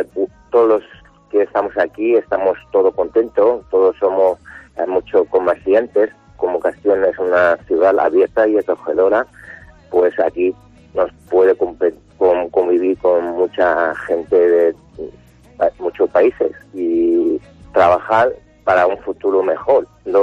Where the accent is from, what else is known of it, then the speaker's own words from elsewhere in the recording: central China, China; No, mi pueblo es justamente está en el centro de China.